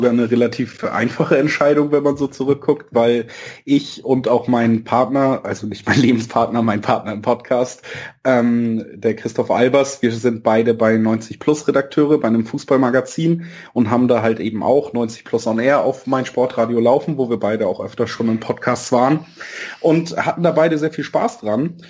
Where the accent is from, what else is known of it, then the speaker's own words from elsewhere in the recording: Hamburg, Germany; born there; Ich bin in Hamburg geboren.